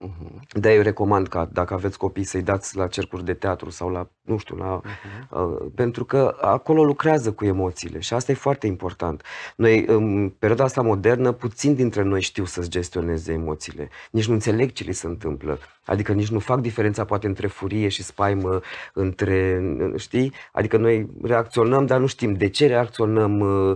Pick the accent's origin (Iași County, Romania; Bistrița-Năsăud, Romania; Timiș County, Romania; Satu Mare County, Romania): Iași County, Romania; Iași; Eu sunt din Iași